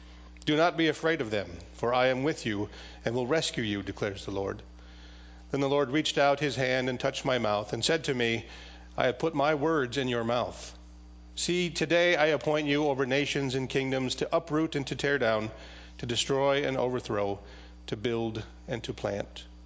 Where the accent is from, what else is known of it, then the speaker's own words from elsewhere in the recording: South Dakota, United States; "Where are you from?" "I'm from South Dakota."